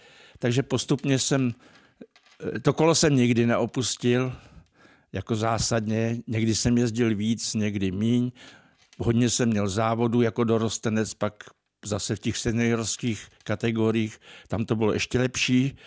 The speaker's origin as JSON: {"language": "Czech", "town": "Sedlice", "region": "South Bohemian Region", "country": "Czechia", "said": "u nás v Blatné to máme nádherné. Já Blatnou prostě miluju a okolí Sedlici, odkud pocházím"}